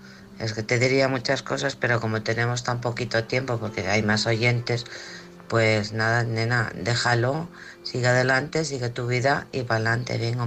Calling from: Alcorcón, Community of Madrid, Spain; de Alcorcón.

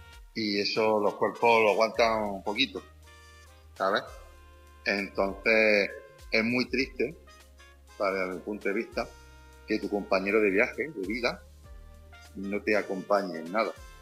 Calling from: Jaén, Andalusia, Spain

